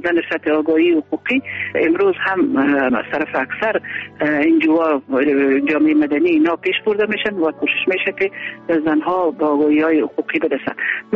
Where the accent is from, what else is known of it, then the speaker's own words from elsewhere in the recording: Kandahar, Afghanistan; moved away; also born or lived in Kabul; بعد از او ما از قندهار به کابل آمدیم